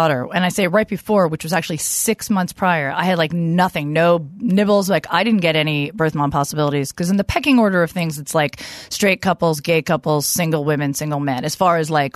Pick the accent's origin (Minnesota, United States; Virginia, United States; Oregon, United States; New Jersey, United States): New Jersey, United States; I'm from Jersey originally.